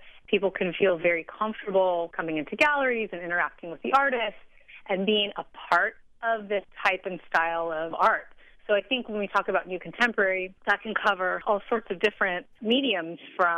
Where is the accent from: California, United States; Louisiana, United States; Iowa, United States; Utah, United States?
California, United States; I grew up in Southern California, so a lot of my art influences, and granted, I've traveled all over the world, been to museums all over the world